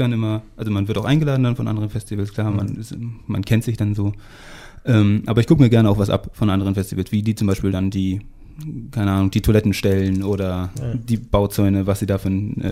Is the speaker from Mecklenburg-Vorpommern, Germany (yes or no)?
yes; Neustrelitz, Mecklenburg-Vorpommern, Germany; born there; Ich bin auch gebürtiger Neustrelitzer